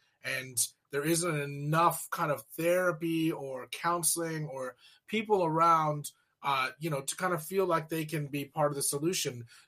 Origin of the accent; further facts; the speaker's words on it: Arcadia, California, United States; And I grew up in Arcadia, so I'm like 5 miles just east of Pasadena.